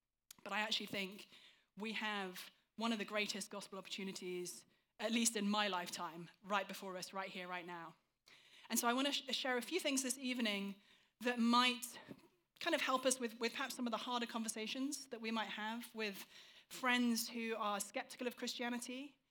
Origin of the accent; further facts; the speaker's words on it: England, United Kingdom; because I'm English, we have this sort of congenital problem